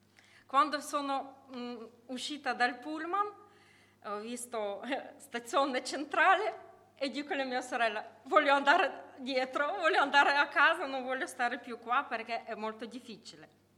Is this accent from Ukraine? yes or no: yes; Ukraine; Italian is a second language; now in Italy; io e mia famiglia veniamo dall'Ucraina, 5 anni fa siamo venuti.